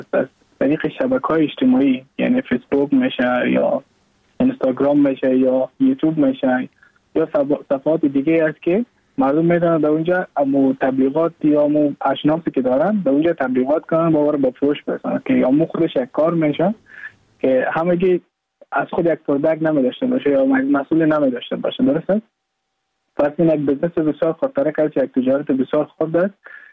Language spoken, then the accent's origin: Persian; Mazar-i-Sharif, Balkh, Afghanistan; moved away as an adult; now in Goa, India